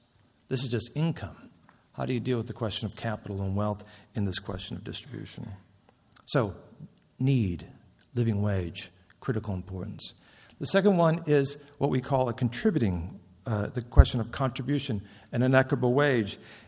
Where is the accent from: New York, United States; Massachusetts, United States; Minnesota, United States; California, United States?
Minnesota, United States; I come from Minnesota, and you know in Minnesota we all like to think that we're above average